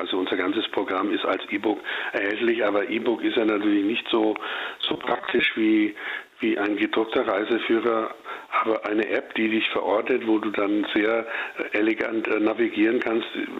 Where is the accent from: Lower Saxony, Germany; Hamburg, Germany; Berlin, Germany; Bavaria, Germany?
Bavaria, Germany; Ja, dann bin ich hier in der Heimat unterwegs, also bin ich, wo ich aufgewachsen bin, also in der Fränkischen Schweiz, zwischen Bamberg und Bayreuth, die Gegend.